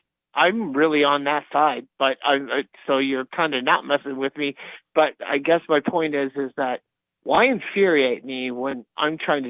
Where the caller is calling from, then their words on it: Pennsylvania, United States; I'm calling from the Commonwealth of Pennsylvania, the very, very western tip on the northern tier border town.